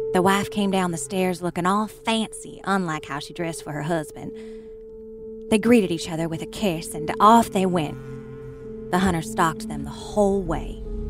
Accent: Walden, Tennessee, United States; I'm from Walden, Tennessee. Most of y'all probably don't know where that is, but that's all right.

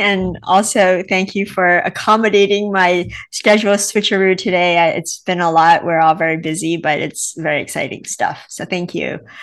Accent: Honolulu, Hawaii, United States; moved away as an adult; The starting point really was growing up in Honolulu, Hawaii, and being surrounded by other Asian Americans and Pacific Islanders

